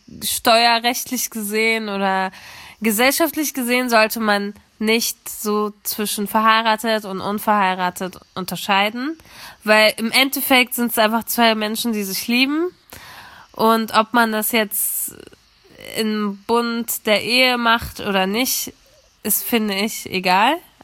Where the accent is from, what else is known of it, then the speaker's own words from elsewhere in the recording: Germany; born there; für mich als Mensch mit Migrationshintergrund. Ich bin zwar in Deutschland geboren